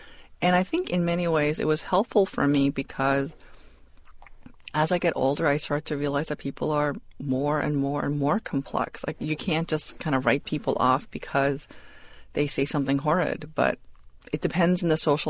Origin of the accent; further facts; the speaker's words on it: New York City, New York, United States; But I grew up in Elmhurst, Queens, which is not a very posh area of the borough of Queens. And my parents lived and worked in Koreatown.